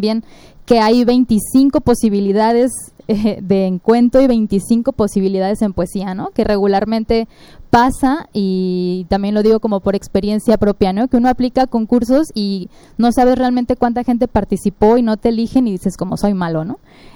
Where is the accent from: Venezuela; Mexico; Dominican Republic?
Mexico; Guadalajara, Jalisco; yo soy de Guadalajara, muy orgullosa también de ser de la UDG, ¿no? Yo estudié prepa en UDG, universidad en UDG